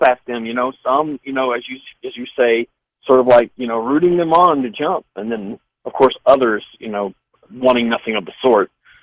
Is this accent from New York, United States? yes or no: no; St. Louis, Missouri, United States; also born or lived in Scott City, United States; I was born and raised in St. Louis, and I actually went to high school in a very small town called Scott City, right beside Cape Girardeau.